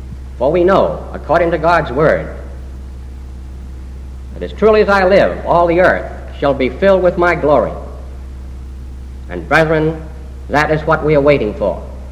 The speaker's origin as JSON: {"language": "English", "town": "Richmond", "region": "Virginia", "country": "United States", "tie": "born there", "accent": "Southern", "said": "That sounds like Southern accent, with you all. But it comes natural because, as you know, I was born in Richmond."}